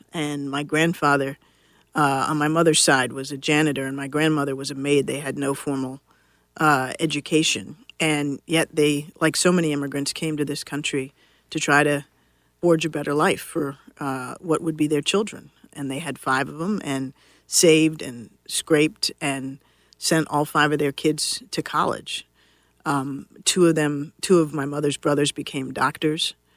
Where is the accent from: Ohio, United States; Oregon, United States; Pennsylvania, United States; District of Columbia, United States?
District of Columbia, United States; Washington; I grew up here in Washington, D.C., and my parents were determined that my brother and I really face the world in which we are living.